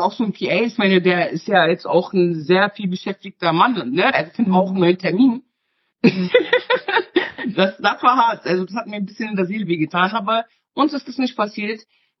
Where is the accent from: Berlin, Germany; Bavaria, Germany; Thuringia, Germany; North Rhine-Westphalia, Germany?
Berlin, Germany; ich bin 44 Jahre alt, ich komme aus Berlin